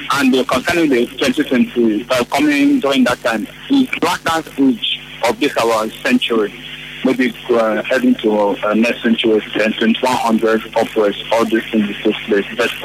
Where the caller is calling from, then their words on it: Port Harcourt, Rivers, Nigeria; I'm calling in from Port Harcourt.